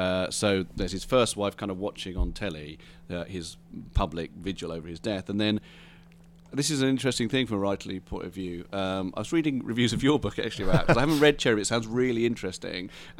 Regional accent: England, United Kingdom; No, I think as an English writer, you don't...

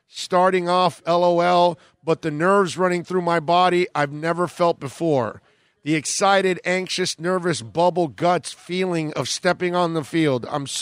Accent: Kansas City, Missouri, United States; I'm a kid from Kansas City, Missouri, who grew up with a single mother with three kids to provide for

